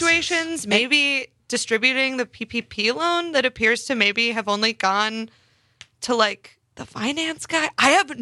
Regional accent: Kansas City, Missouri, United States; I am from Missouri. I'm from Kansas City. I have my Kansas City Heart shirt on.

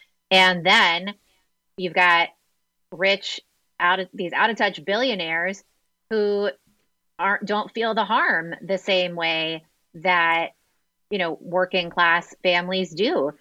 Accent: Florida, United States; born or raised there

